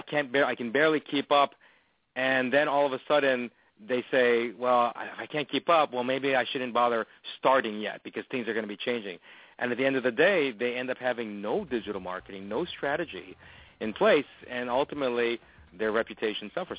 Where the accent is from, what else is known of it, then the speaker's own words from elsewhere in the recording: Hawaii, United States; And as you know, I'm being from Hawaii